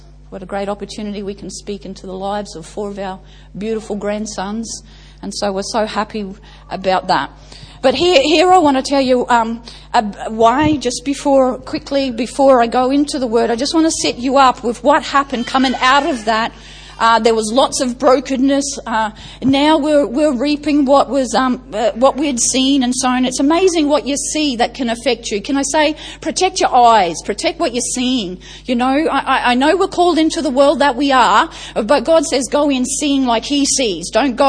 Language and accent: English; Australia; and I was ostracized because I'm Australian, they're New Zealand, they didn't want me in their family.